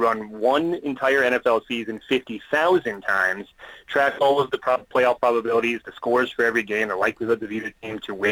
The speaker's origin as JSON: {"language": "English", "region": "Wisconsin", "country": "United States", "tie": "born or raised there", "said": "because growing up in Wisconsin, where we'd rush home from church to watch the Packers games at noon every Sunday"}